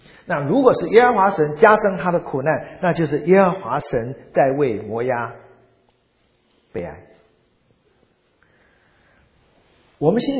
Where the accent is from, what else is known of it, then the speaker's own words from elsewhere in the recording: China; 我们中国人有这样一句话